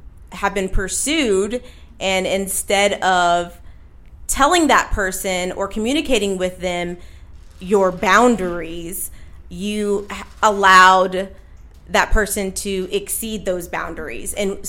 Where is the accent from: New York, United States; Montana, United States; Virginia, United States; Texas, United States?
Texas, United States; Austin; I am originally from Texas, Austin, Texas to be specific. The city of music.